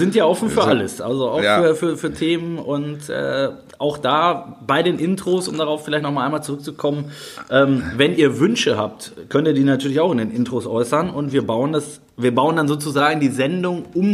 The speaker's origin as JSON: {"language": "German", "region": "North Rhine-Westphalia", "country": "Germany", "said": "Ich komme ja da aus der Ecke"}